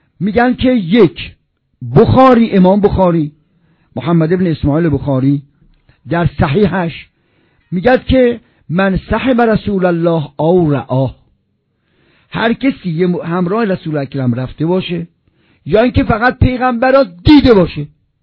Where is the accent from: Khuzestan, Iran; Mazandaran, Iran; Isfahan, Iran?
Isfahan, Iran; بچه اصفهانم.